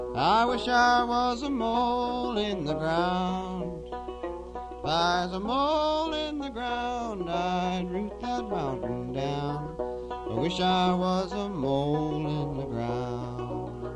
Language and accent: English; Arizona, United States; I learned part of it growing up in Arizona.